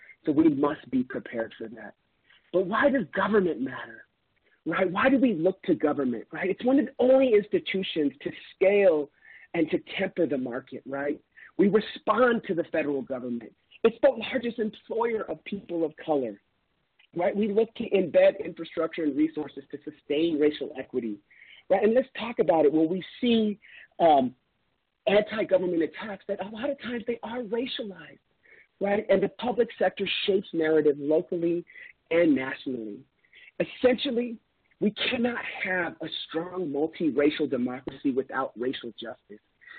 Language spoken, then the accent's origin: English; Albuquerque, New Mexico, United States; It goes beyond simply stating that I grew up in Albuquerque.